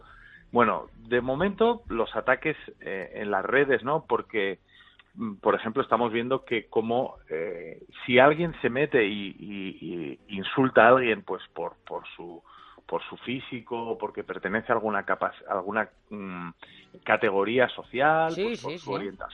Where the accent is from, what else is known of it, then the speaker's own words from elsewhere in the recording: San Sebastián, Basque Country, Spain; hoy es el día en que llego a San Sebastián.